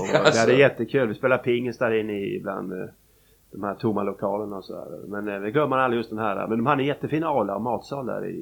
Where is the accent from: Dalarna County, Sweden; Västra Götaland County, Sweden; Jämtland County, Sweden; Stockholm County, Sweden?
Stockholm County, Sweden; Tyresö; born or raised there; also born or lived in Malmö